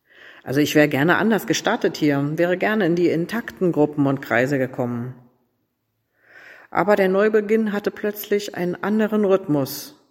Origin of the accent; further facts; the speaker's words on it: Germany; Und ich fühlte mich auch an meine Kindheit in der DDR erinnert.